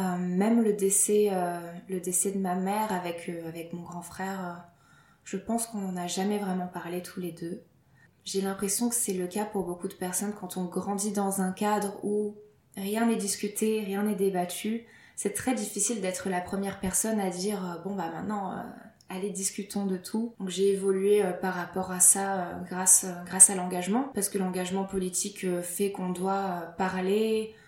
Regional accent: Lille, Hauts-de-France, France; born there; je suis française, je suis née à Lille.

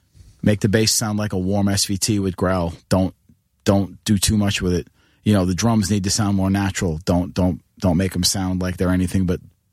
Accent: Queens, New York, United States; Listen, I grew up in Queens. Listen, I was a lifelong Mets fan.

